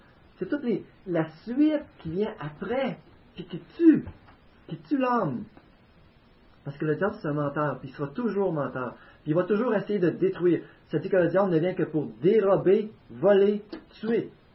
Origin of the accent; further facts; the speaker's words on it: Quebec, Canada; Moi, je viens de la Beauce, c'est une place très prospère au Québec.